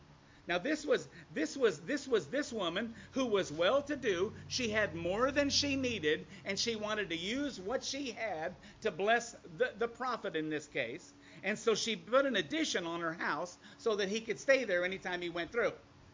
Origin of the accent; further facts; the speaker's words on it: Iowa, United States; But when I was raised in Iowa, and I never considered ourselves poor, but, you know, we didn't have a lot.